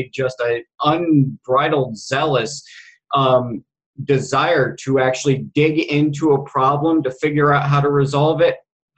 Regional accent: United States; And as an American Indian, I know from my culture what happens when you are dependent on government social welfare programs.

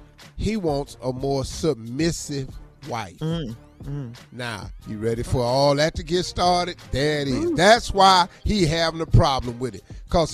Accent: Ohio, United States; See, I'm from Ohio, so I grew up carrying all that. Well, I'm from Ohio, and they have Amish community.

